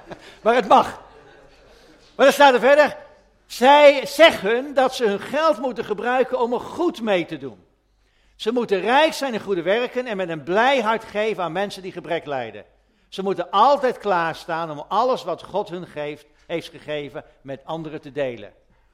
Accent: Netherlands; want wij zijn Nederlanders

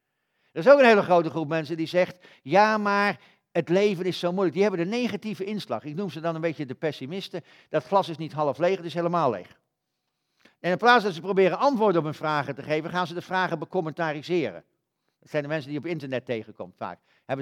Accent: Gelderland, Netherlands; Ik kom uit de Veluwe

